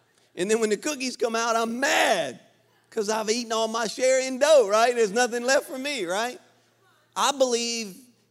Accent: Louisiana, United States; When we were dating, I'm a Cajun, so I like to eat. I eat stuff out of ditches, okay?

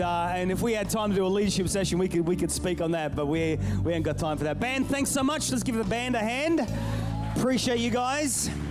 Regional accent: England, United Kingdom; born there; I was born in England. My kids were born in Sheffield

